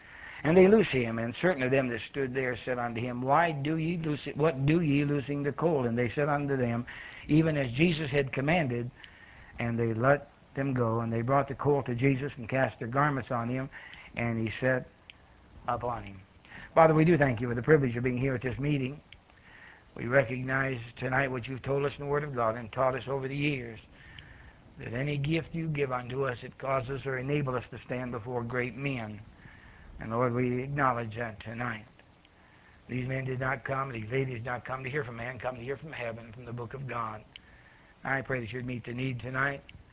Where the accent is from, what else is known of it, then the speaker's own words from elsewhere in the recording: Pennsylvania, United States; Now, I'm really not a Southern. I'm a Yankee. I'm from Pennsylvania.